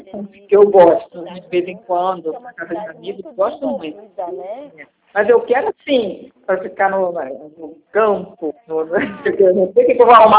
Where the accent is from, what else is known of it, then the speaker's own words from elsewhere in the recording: Rio de Janeiro, Brazil; Eu sou do Rio de Janeiro e falo mesmo.